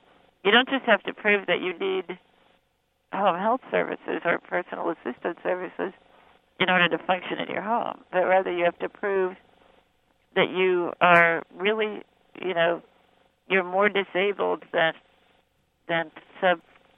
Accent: Colorado, United States; I don't know very much at all about Illinois politics because I am from Colorado

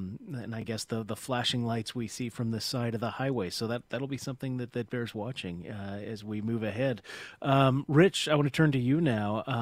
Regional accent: Crete, Illinois, United States; I don't know whether that actually helped my hometown, which is Crete, Illinois

